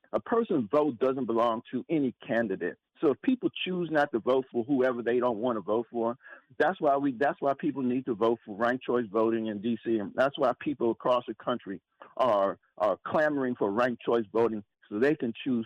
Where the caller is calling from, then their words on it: Washington, District of Columbia, United States; I'm calling from Southeast D.C.